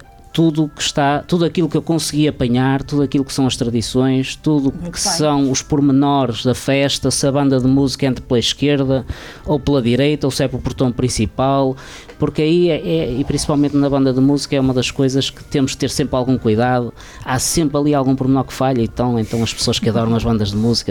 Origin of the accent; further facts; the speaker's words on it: Mire de Tibães, Norte, Portugal; o meu pai é natural de Padim da Graça, a minha esposa também, eu sou natural de Mirtibães, resido há 24 anos em Real, trabalho em Mirtibães e não moro em Padim da Graça, portanto eu costumo dizer que sou de todo lado, não sou de lado nenhum.